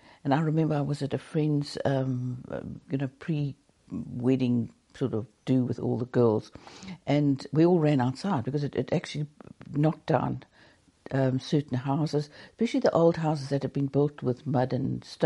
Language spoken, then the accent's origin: English; Johannesburg, Gauteng, South Africa; Now, I grew up in Johannesburg, and we had quite a lot of earth tremors, but that was from mining.